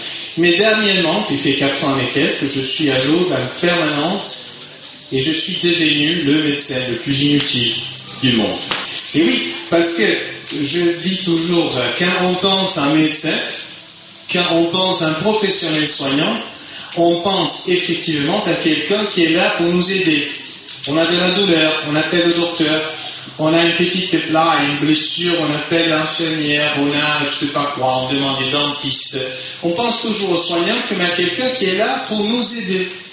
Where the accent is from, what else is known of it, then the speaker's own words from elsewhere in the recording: Italy; now in Lourdes, France; je suis un Italien qui travaille à Lourdes